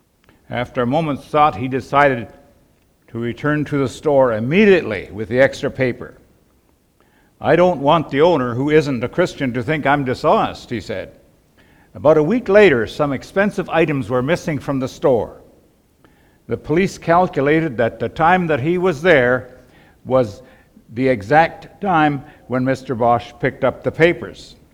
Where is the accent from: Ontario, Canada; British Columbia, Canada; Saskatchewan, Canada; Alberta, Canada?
British Columbia, Canada; Vanderhoof; I was raised in the Vanderhoof area under a very deep religion of works, and Jesus saved me back in 1958, and my wife and I went out to the mission field to Northern Canada among the First Nations people.